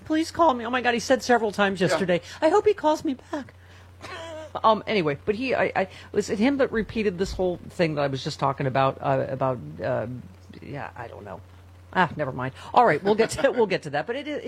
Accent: United States; I mean, that is so sad to me as an American.

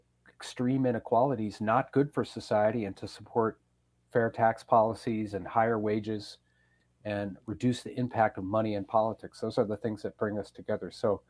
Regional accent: Madison, Wisconsin, United States; born there; And I love Richland. I was born in Madison, but as you know, it's not that far away to go out to Richland

